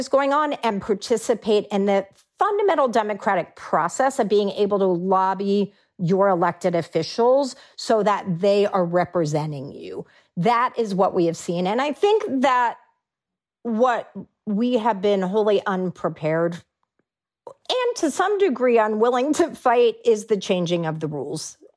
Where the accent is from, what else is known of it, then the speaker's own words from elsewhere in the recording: Texas, United States; I think when in Missouri, just like in my home state of Texas, when we actually have the fundamental conversation